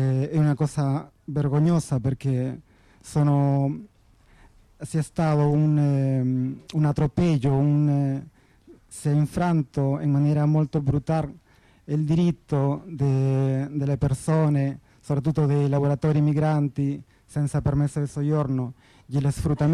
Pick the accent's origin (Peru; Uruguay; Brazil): Peru; Italian is a second language; innanzitutto parlo anche come un lavoratore emigrante, sono del Perù